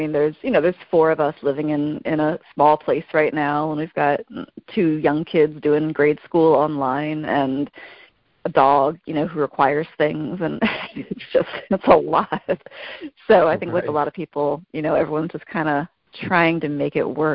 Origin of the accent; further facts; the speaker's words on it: Delaware, United States; now in Starkville, United States; I'm in Delaware right now. I'm from Delaware originally, but I teach at Mississippi State in Starkville, Mississippi